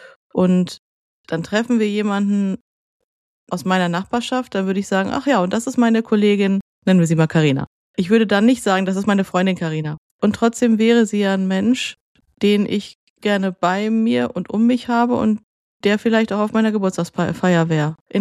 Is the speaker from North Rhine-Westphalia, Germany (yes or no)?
yes; North Rhine-Westphalia, Germany; habe ja meine Kindheit und Jugend im Ruhrgebiet verbracht